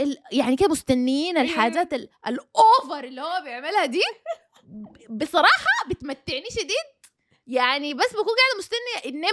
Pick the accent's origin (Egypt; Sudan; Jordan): Sudan; رمضان احنا عندنا في السودان الابري اهم حاجه